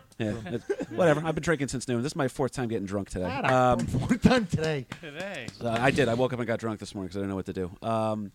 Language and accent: English; New Jersey, United States; also born or lived in Florida; I came up from Florida. I'm born and raised in Jersey in Passaic County.